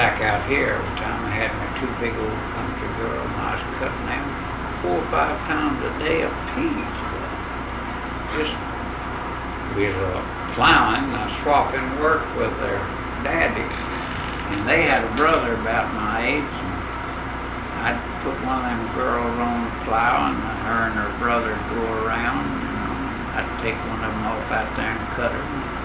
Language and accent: English; Kennedale, Texas, United States; I was born in Kennedale, Texas, a mile and a half east of Kennedale.